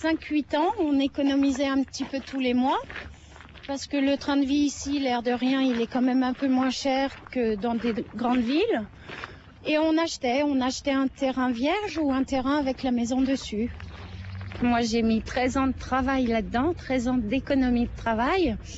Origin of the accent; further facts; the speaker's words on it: Paris, Île-de-France, France; Je viens de Paris.